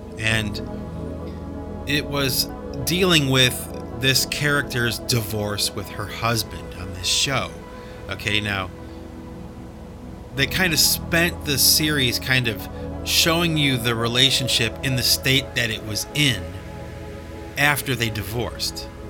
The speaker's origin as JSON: {"language": "English", "country": "United States", "said": "Okay, and I'm from America, and I speak English, and I can speak some Spanish"}